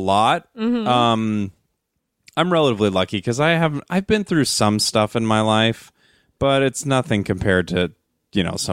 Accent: Las Vegas, Nevada, United States; moved away as an adult; also born or lived in Portland / California; now in Los Angeles, United States; Yeah, I was born in Portland, Oregon. Lived a little bit of my life in Northern California, or mid-California, I don't know. And then I lived almost my entire life in Las Vegas before moving out here to LA.

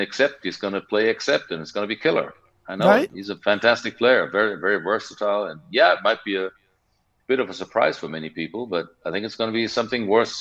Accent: Germany; we are from Germany, the band started there.

